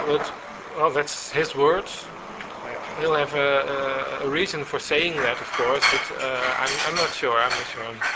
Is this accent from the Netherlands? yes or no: yes; Netherlands; English is a second language; We come from Holland.